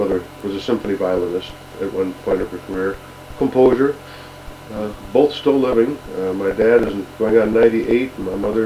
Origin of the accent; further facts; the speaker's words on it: Rochester, New York, United States; No, I'm from New York State, Rochester, New York.